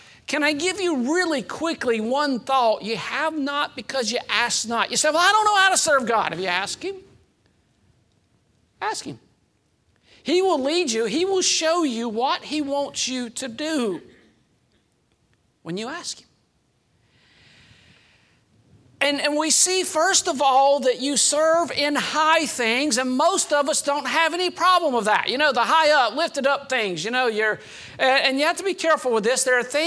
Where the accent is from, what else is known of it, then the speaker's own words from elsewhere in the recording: Georgia, United States; I'm from Johnson County now, you know. I grew up in South Georgia, but now I've adopted Johnson County ways.